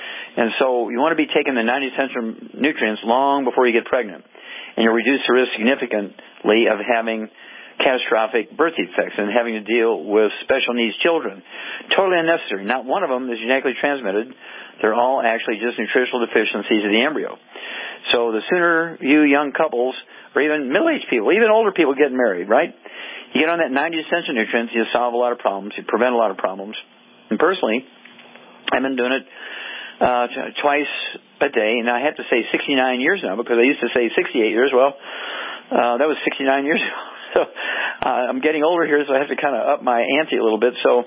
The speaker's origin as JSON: {"language": "English", "region": "Missouri", "country": "United States"}